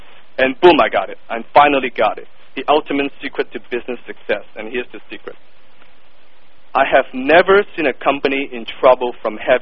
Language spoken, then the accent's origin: English; Hong Kong; English is a second language; now in North America; I moved from Hong Kong to North America years ago with no money, no connections, and not a word of the English language on my lips. As you can tell from my thick accent, English is not my first language. I had to learn it from scratch.